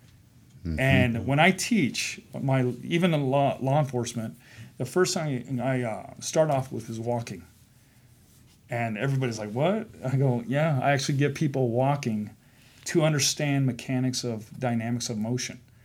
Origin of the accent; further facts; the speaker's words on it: Arizona, United States; And then we came back to Arizona because, you know, I'm from Arizona, so I didn't want to stay in Texas.